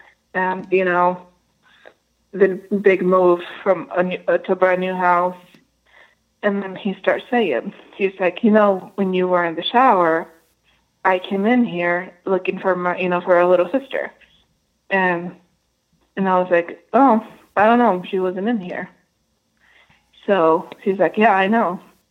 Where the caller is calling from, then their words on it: Rhode Island, United States; I'm calling from Rhode Island.